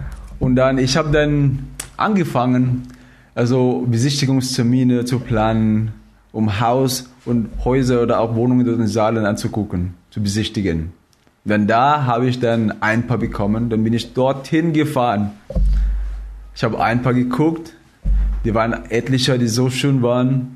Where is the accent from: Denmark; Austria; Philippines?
Philippines; German is a second language; now in Germany; In dem Land, wo ich herkomme, Philippinen, hey, das ist optionell.